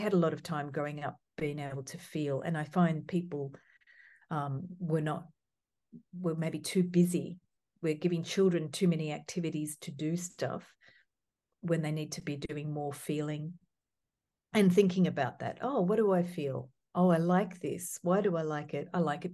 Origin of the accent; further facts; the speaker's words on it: Australia; because growing up in Australia, people didn't have body hair like me. I'm Mediterranean and we have body hair everywhere.